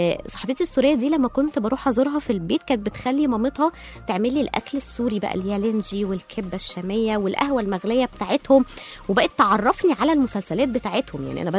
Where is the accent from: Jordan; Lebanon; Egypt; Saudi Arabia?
Egypt; برضو احنا عندنا في مصر تقريبا كل محافظة ليها ثقافة وعادات مختلفة عن اي محافظة تانية